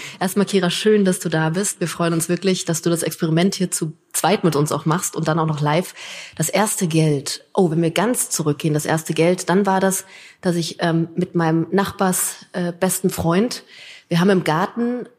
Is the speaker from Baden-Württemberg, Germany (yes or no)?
no; Berlin, Germany; ich komme aus Berlin und das ist immer naheliegend, dass du irgendwie als junger Mensch mit 16 schon so loslegst, in Clubs zu arbeiten.